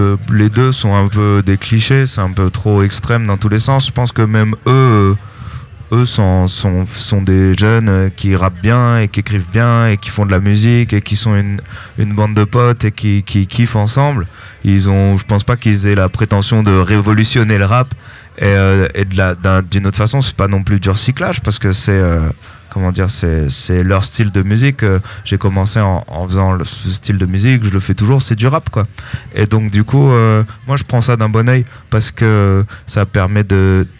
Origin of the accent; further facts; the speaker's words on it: Caen, Normandy, France; Non, en plus je viens de Caen.